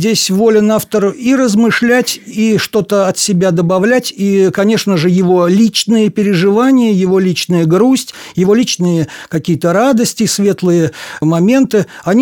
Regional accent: Samara, Samara Oblast, Russia; я коренной самарец, я родился в Самаре, мама моя тоже самарская. И несмотря на то, что я горожанин, мне, конечно, все-таки ближе природа. Ближе вот эта провинциальность.

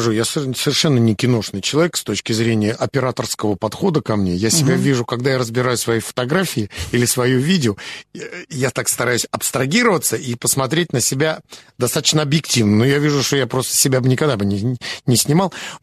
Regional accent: Moscow, Russia; born there; вот я родился в Москве, в центре города, у своих родителей

